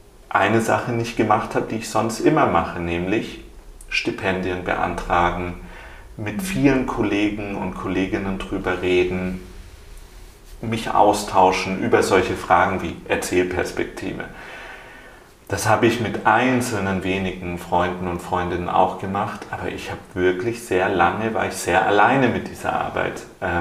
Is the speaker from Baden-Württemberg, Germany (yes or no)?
yes; Tübingen, Baden-Württemberg, Germany; Also in dem Jahr, in dem ich geboren wurde, 92, ist in Tübingen, in meiner Heimatstadt